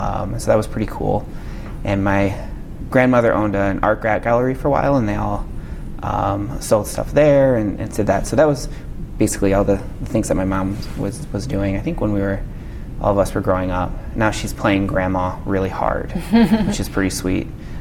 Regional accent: St. Louis, Missouri, United States; born there; So I was born in St. Louis in 1983.

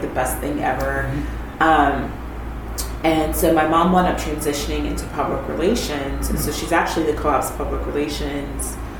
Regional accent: Washington, District of Columbia, United States; when I was 6 weeks old, I moved to D.C. And so I grew up in Washington.

